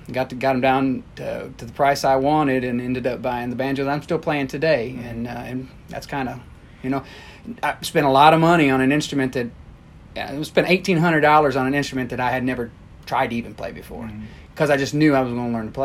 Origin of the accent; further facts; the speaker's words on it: Sandusky, Ohio, United States; moved away as an adult; I'm not from here. I'm from Sandusky, Ohio. So I was born and raised where there was no bluegrass music.